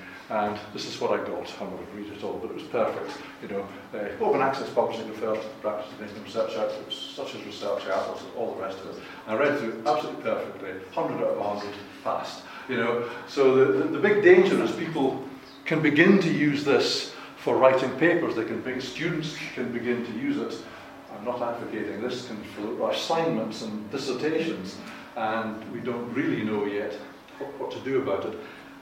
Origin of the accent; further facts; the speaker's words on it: Scotland, United Kingdom; I'm a Scotsman